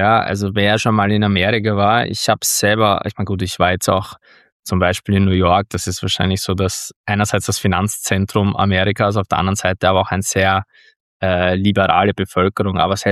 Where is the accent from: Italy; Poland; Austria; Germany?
Austria; bin ich Österreicher, Europäer